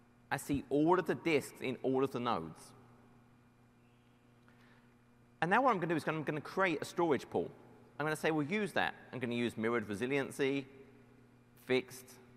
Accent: United Kingdom; I'm in British. People tend not to trust the British.

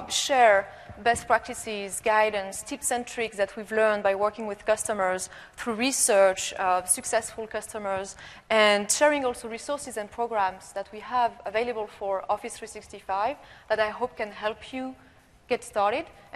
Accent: France; accent: French; English is a second language; now in Redmond, United States; This is a French European accent, and even though I've been based in Redmond, Washington for almost 3 years now, I'm still working on my accent every day

